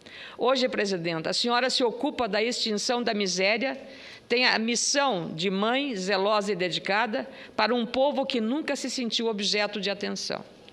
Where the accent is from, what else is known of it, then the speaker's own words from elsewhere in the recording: Rio Grande do Sul, Brazil; eu, particularmente, como gaúcha